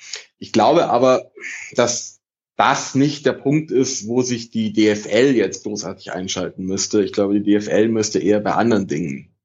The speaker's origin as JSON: {"language": "German", "country": "Italy", "said": "ich bin Italiener"}